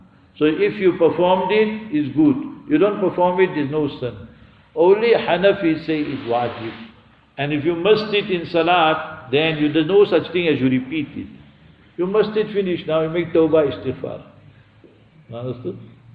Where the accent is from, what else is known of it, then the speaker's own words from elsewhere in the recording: Heidelberg, Gauteng, South Africa; I'm from Heidelberg, you know Heidelberg, I'm born there.